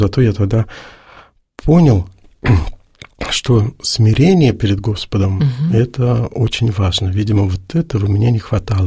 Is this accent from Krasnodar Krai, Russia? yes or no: no; Naberezhnye Chelny, Tatarstan, Russia; born there; я же родился в Напринчелнах, это же был тогда один из самых криминальных городов.